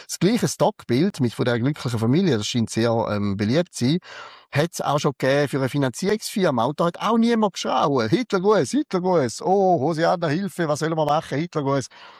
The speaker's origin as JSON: {"language": "German", "town": "Mörschwil", "region": "St. Gallen", "country": "Switzerland", "tie": "born or raised there", "said": "Mürschwil ist das Kaff, wo ich aufgewachsen bin. Muss man nicht kennen."}